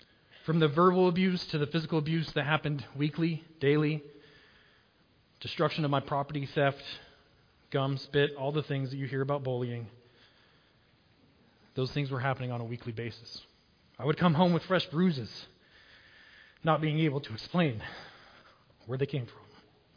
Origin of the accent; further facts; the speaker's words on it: Maybell, Colorado, United States; also born or lived in Craig; I was born here in Craig. I'm one of y'all. We moved around a lot before the age of 5, but at 5, we moved back to Maybell because my dad was given an opportunity to work at the sheriff's department, and I grew up there. I'm a true Maybellite